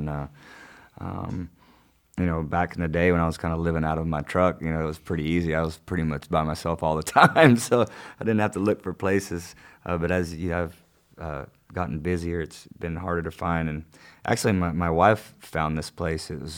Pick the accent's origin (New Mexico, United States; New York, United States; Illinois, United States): New Mexico, United States; also born or lived in Texas; Yeah, mostly New Mexico and Texas, yeah.